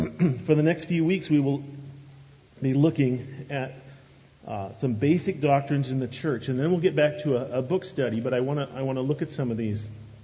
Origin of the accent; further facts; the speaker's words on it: Oregon, United States; I grew up in the Oregon area going to a conservative Baptist church.